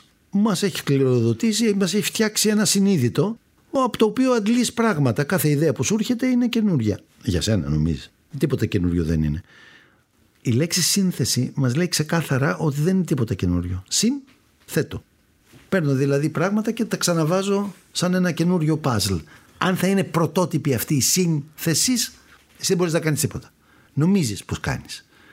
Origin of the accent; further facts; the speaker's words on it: Skopelos, Thessaly, Greece; Αχ, Σκόπελος είναι η πατρίδα μου. Κάθε φορά που πηγαίνω, νομίζω ότι κάτι σαν το